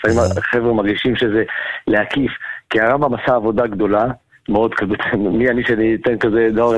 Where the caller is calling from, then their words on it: Jerusalem, Jerusalem District, Israel; מירושלים.